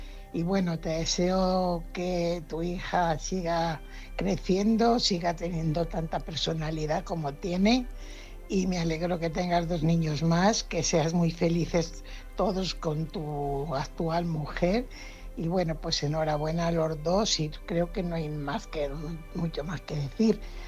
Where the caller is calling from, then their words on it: Fuenlabrada, Community of Madrid, Spain; corresponsal de Fuenlabrada.